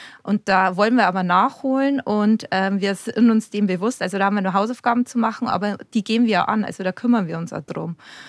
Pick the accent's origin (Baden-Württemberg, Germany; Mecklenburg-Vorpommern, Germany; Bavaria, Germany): Bavaria, Germany; accent: rolled R; Ich komme aus der Oberpfalz, also aus Bayern. Zwar genauer gesagt Landkreis Amberg-Sulzbach, das ist zwischen Nürnberg und Regensburg, deshalb auch das rollende R.